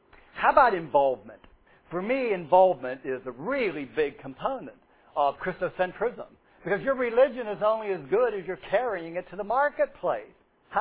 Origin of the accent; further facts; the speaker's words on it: Pennsylvania, United States; I am a nothing from Armstrong County. I know my place.